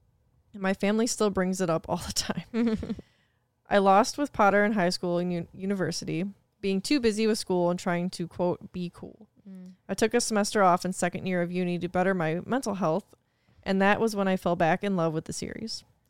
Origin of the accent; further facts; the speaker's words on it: Nova Scotia, Canada; from Nova Scotia, Canada.